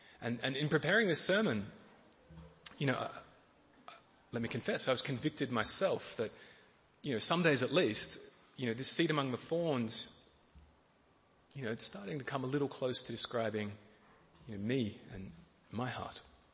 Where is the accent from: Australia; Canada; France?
Australia; Emerald, Victoria; I grew up in Emerald, which is a town 20 minutes that way in the Dandenong Ranges.